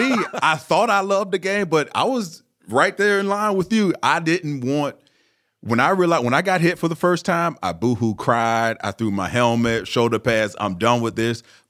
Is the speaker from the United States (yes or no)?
yes; Tampa, Florida, United States; I grew up in Florida, so Tampa Bay, the Bucs, were my favorite team.